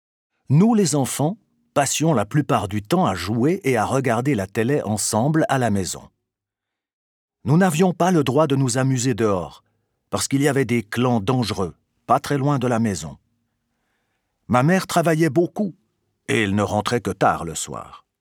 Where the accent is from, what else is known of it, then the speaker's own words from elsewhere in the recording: Lisbon, Portugal; now in Sierre, Switzerland; je vis à Sierre depuis 10 ans. Je ne suis pas marié, mais j'ai un enfant de 2 ans. J'ai grandi à Lisbonne avec 2 sœurs et 2 frères. Je suis le 2e enfant de la fratrie.